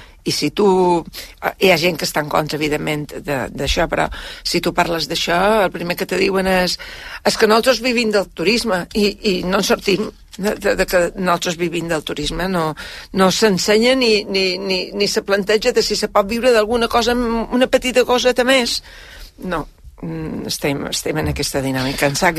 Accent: Balearic Islands, Spain; now in Ibiza, Spain; Som una mallorquina que vivim a Eivissa

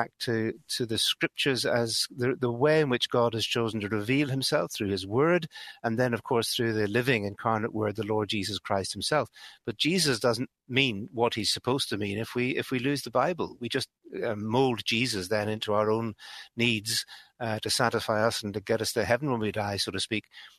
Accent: Belfast, Northern Ireland, United Kingdom; as you can possibly tell from the accent, I'm a Belfast boy. I grew up in Northern Ireland. My parents were Christian believers.

